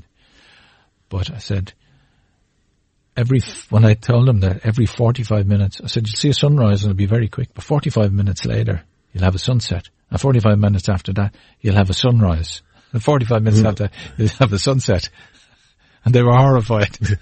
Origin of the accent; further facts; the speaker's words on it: Leinster, Ireland; just from the end of my the end of the road in County Meath, in my hometown.